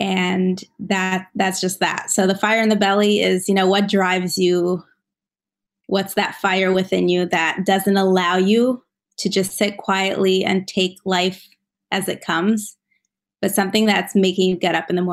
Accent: Moscow, Russia; now in Philadelphia, United States; and I grew up in Moscow, Russia. Now I live in Philadelphia in the States.

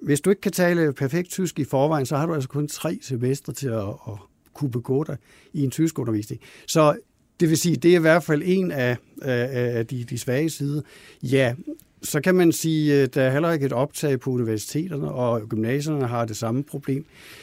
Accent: Sønderborg, Region of Southern Denmark, Denmark; Jeg kommer selv fra Sønderborg

